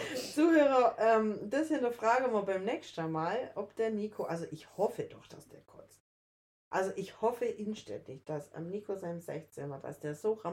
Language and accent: German; Baden-Württemberg, Germany; ich als Schwabe